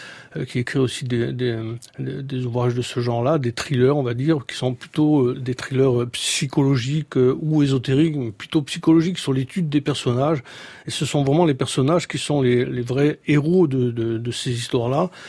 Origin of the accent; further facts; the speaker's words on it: Bastia, Corsica, France; moi. Donc, je suis d'originaire de Castanic, de Doritz. Et j'ai vécu toute mon enfance à Bastia. Entre Bastia et le village.